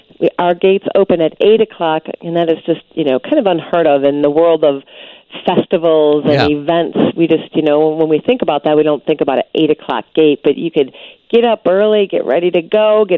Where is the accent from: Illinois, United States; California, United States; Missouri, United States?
Illinois, United States; Chicago; I would love to have more people from Chicago, my hometown.